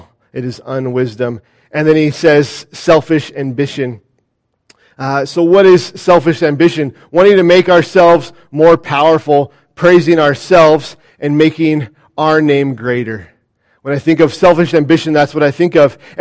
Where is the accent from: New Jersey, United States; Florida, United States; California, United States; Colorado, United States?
California, United States; I grew up in a really rough area of Southern California, and I would go to these